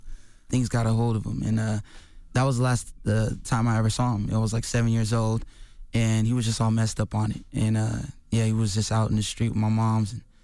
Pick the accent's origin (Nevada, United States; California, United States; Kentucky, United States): Nevada, United States; Las Vegas; We grew up in Vegas, and we would get everything comped